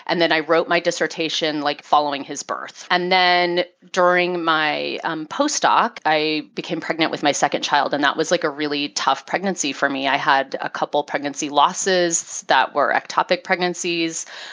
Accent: Oregon, United States; moving back to Oregon. We're both from Oregon.

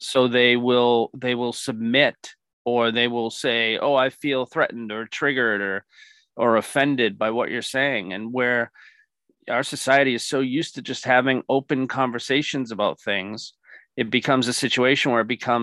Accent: Pembroke, Massachusetts, United States; I'm a local guy. I grew up in on the South Shore. I grew up in the town of Pembroke.

